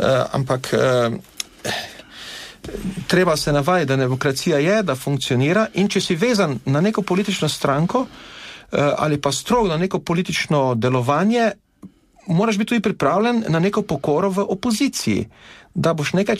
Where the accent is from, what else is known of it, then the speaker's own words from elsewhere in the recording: Styria, Slovenia; kot mi Štajerci rečemo